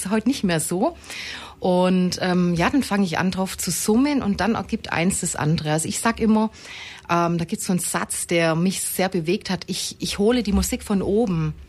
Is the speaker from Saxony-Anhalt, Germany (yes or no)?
no; Aalen, Baden-Württemberg, Germany; born there; now in Ulm, Germany; Also ich bin seit 2001 in Ulm und komme eigentlich gebürtig aus Aalen und also Richtung Heidenheim.